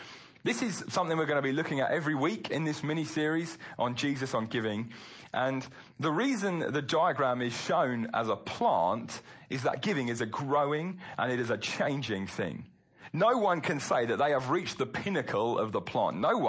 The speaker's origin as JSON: {"language": "English", "region": "England", "country": "United Kingdom", "said": "Now, I get it, we're all English."}